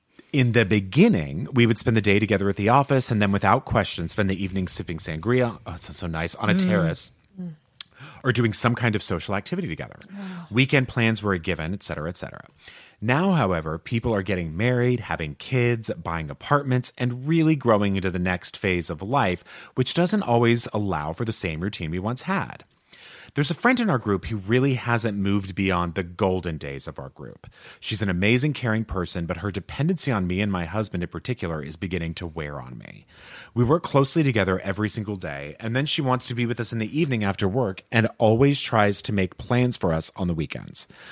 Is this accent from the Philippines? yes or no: no; Canada; moved away as an adult; now in Madrid, Spain; I am a Canadian expat living and working in Madrid for the last 8 years.